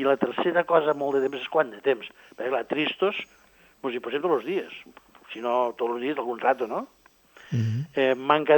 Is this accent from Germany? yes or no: no; Catalonia, Spain; jo sóc del sud de Catalunya, del Canà, i m'agrada presumir de canareu.